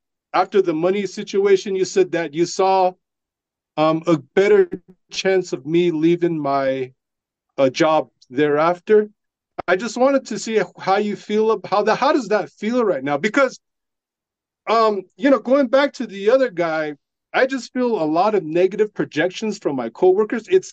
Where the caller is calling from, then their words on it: United States; accent: Navajo Reservation; I'm calling from the Navajo Reservation.